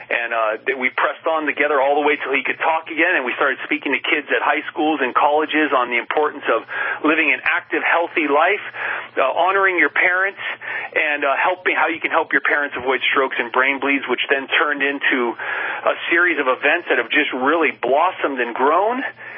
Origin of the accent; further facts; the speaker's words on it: Panama; I grew up in the Canal Zone at the Panama Canal.